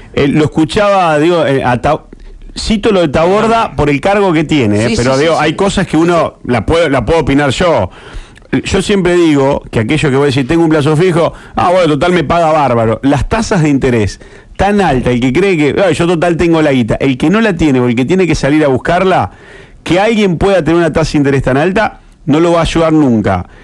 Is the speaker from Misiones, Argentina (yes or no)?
no; Esperanza, Santa Fe, Argentina; que soy de Esperanza